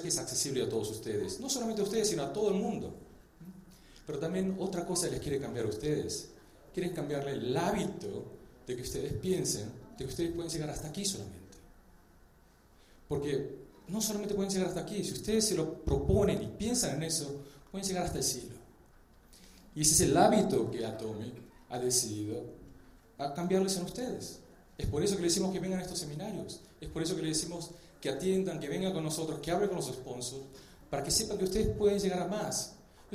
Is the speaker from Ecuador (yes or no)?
no; Argentina; also born or lived in United States; now in Los Angeles, United States; soy de Los Ángeles, vivo en Los Ángeles, crecí en Argentina, por eso el español. Y soy coreano